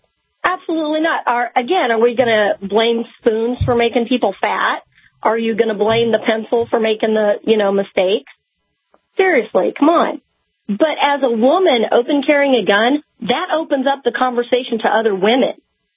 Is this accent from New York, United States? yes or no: no; Omaha, Nebraska, United States; I'm from Omaha